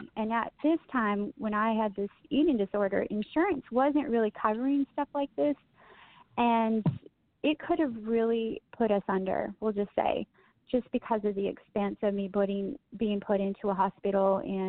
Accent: Midwest, United States; My background, I grew up in the Midwest, actually.

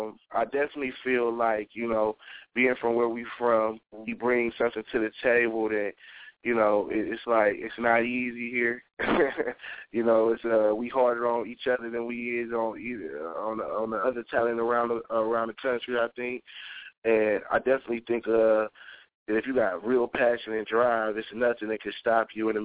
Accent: Cleveland, Ohio, United States; I'm actually, you know, I'm straight from Cleveland, so it's a different world

